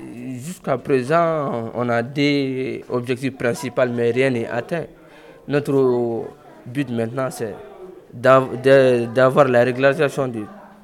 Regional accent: Mali; Et je suis du Mali.

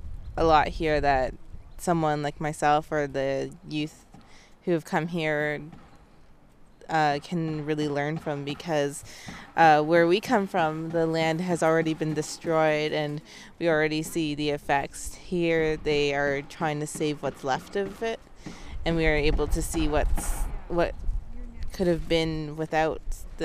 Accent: Aamjiwnaang, Ontario, Canada; They want to repeat the same mistake in my hometown, or my reserve of Amjanung

